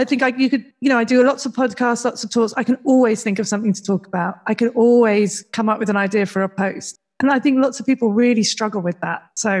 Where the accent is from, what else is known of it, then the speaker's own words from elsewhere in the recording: United Kingdom; now in Australia; I'm a British person living in Australia